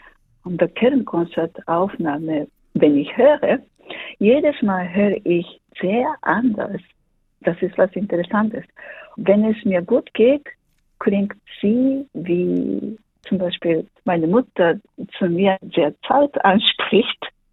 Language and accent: German; Japan; German is a second language; moved away as an adult; now in Germany; Ich habe in Karlsruhe an der Musikhochschule studiert. Ich bin 1996 aus Japan gekommen